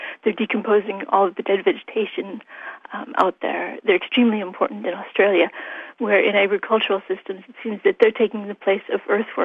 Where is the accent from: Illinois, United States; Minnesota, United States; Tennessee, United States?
Minnesota, United States; but I grew up in Minnesota in the United States, and we just didn't have termites there.